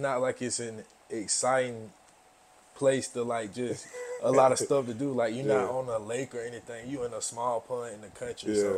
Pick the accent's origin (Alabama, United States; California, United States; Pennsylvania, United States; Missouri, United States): Alabama, United States; Vincent; I'm from Vincent, Alabama. It's a small town in Shelby County, Alabama. It's like east of Birmingham.